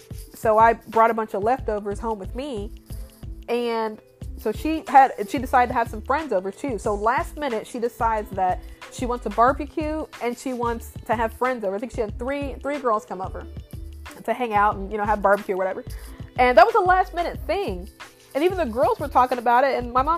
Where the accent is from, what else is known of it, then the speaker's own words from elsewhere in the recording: Indiana, United States; now I'm from Indiana. My mom is from Illinois.